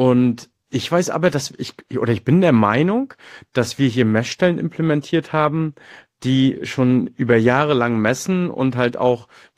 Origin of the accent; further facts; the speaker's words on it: Mecklenburg-Vorpommern, Germany; ich bin ja, oder ich komme ja aus MV und lebe hier auch.